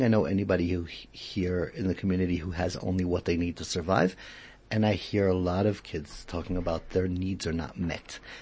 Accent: Israel; I was growing up in Israel, and they used to tell us a certain joke like this

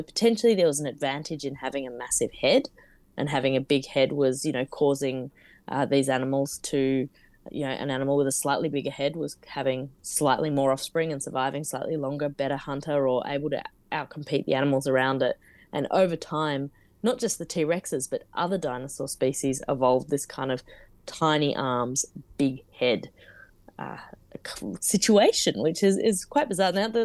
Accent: Australia; But I'm from Australia, and we had quite a few theropod dinosaurs

